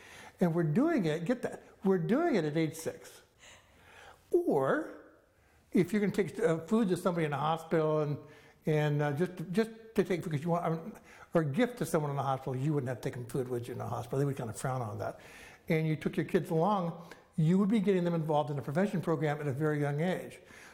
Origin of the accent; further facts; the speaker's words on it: Idaho, United States; So when it snows in my hometown, where I live in North Idaho